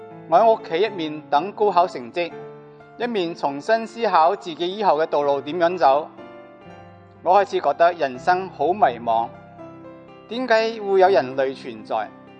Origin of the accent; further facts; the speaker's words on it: Fuqing, Fujian, China; 我来自中国福建福清，在基督教家庭长大，母亲是教会的传道人